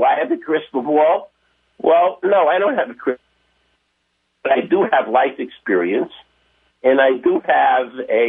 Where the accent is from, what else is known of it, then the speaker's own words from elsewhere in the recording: New Jersey, United States; now in Baltimore, United States; Baltimore used to be a lovely place. I've been here for decades. I was raised in New Jersey, and I came here